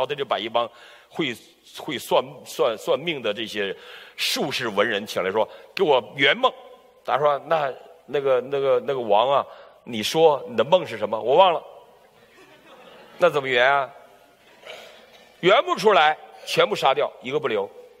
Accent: Northeast China, China; 有的还歧视我们东北，你知道吗？管我们东北人叫山炮

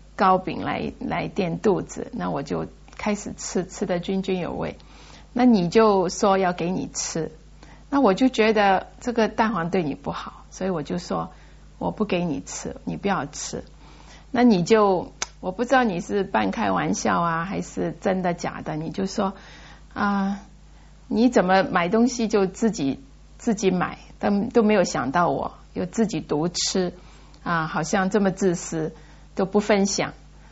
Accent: Hong Kong; 那我自己在香港长大的，所以到一个你长大的地方，你会想到有很多你以前去过的地方

